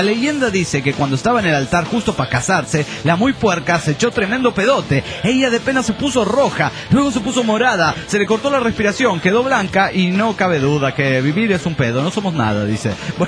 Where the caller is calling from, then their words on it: Saltillo, Coahuila, Mexico; de Saltillo